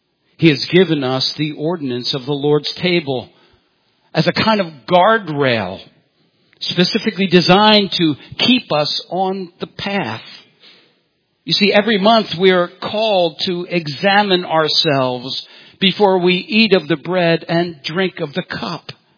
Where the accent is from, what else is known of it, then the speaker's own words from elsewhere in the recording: Ireland; If I wasn't Irish, I wouldn't be angry.